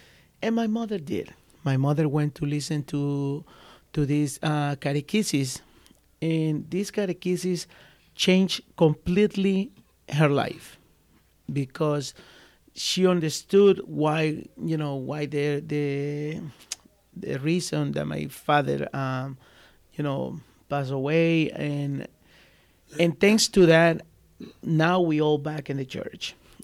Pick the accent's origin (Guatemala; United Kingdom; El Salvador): El Salvador; I'm original from El Salvador. I'm 40 years old.